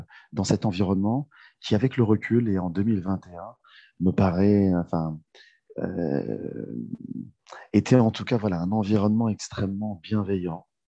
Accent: Blois, Centre-Val de Loire, France; born there; Alors moi, je suis né en 1983 à Blois, donc dans le Loir-et-Cher, donc très loin de l'Île-de-France, enfin pas si loin, mais quand même assez loin de l'Île-de-France, dans une petite ville près de Chambord.

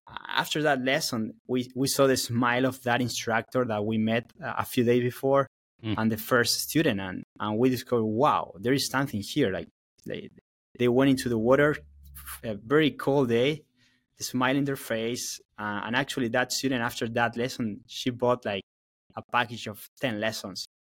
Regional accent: Buenos Aires, Argentina; English is a second language; moved away as an adult; now in United States; Yeah, I was born and raised in Argentina.

